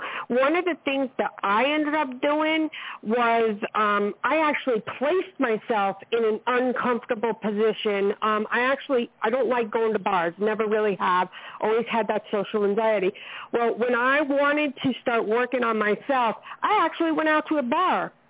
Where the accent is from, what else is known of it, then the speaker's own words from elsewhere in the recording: New York, United States; How you doing? What you doing today? I'm from New York, blah, blah, blah, blah, blah.